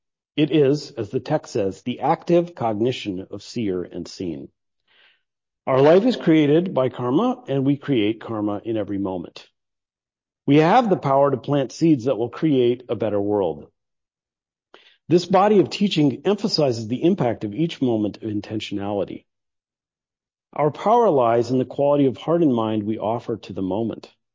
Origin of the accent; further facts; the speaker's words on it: Iowa, United States; now in Minnesota, United States; So like I grew up in Iowa, and it was like, oh, racism, that was the thing they did in the South.